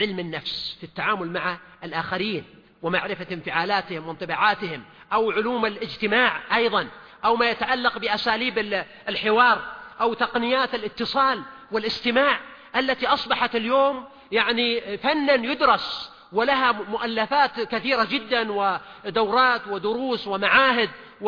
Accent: Saudi Arabia; نحن كمجتمع سعودي بالدرجة الأولى إلى أناس متوافقين نسعى إلى هدف واحد

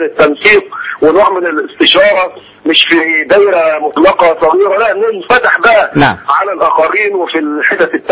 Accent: Egypt; ان احنا مصريين

